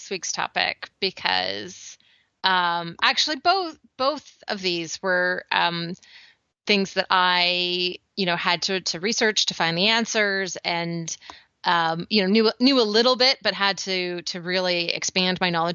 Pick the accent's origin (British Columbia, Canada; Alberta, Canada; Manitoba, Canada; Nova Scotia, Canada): British Columbia, Canada; because I grew up on the West Coast of Canada, it usually makes recording the podcast really challenging. Plus, for some reason, nobody that I stay with in Canada has true high-speed internet.